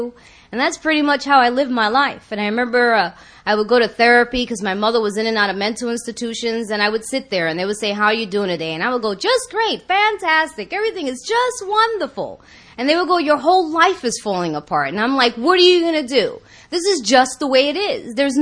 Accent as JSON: {"language": "English", "region": "New York", "country": "United States", "lives_now": "Los Angeles, United States", "said": "so I came to L.A., but I'm from New York, New York Boricua. We rice and beans."}